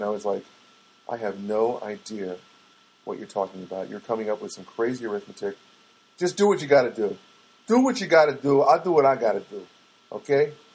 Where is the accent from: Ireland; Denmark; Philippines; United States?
Philippines; Because I'm a Filipina.